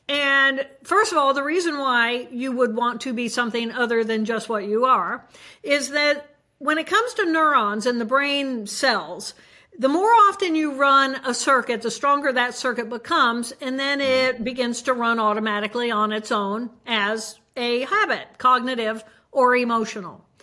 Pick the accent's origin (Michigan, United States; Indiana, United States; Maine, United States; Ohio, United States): Indiana, United States; And I'm from Indiana and that's why I'm focused on basketball, because that's what we do here.